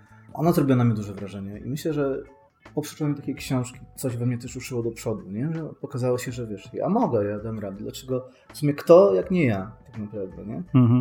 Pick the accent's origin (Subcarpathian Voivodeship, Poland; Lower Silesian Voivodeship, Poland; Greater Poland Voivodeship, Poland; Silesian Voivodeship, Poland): Subcarpathian Voivodeship, Poland; Sanok; pochodzę z małego miasta na Podkarpaciu, Sanok